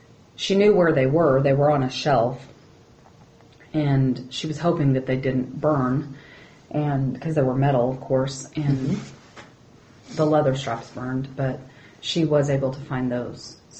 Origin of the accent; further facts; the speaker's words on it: Dodge City, Kansas, United States; I grew up in Dodge City.